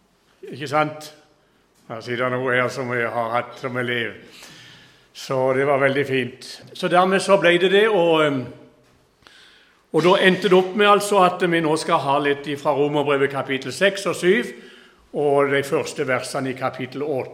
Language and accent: Norwegian; Flekkerøy, Agder, Norway; Jeg kommer fra Flekkerøy, forbi Kristiansand